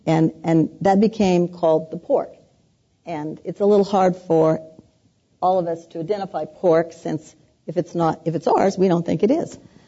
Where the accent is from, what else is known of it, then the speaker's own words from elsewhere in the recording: California, United States; Now, remembering that I come from the Central Valley